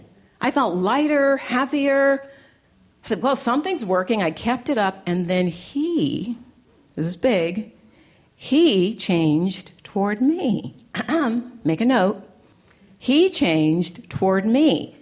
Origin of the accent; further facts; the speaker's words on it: San Francisco, California, United States; I got back to San Francisco, which is my hometown, to do my internship.